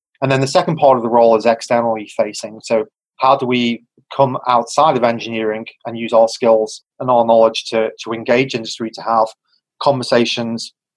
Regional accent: England, United Kingdom; You can tell from probably my strange accent, I was born in England. So I grew up and went to school there.

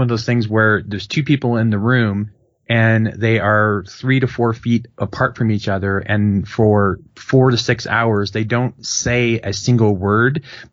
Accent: Chicago, Illinois, United States; She's from Chicago. I'm from Chicago. I'm Irish Catholic, though I've gotten over it.

